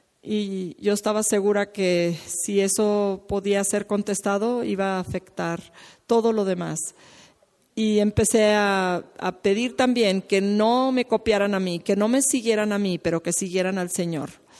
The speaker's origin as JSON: {"language": "Spanish", "region": "Iowa", "country": "United States", "said": "Yo también soy de Iowa, pero estoy 4 horas de distancia de donde está Sara con su grupo."}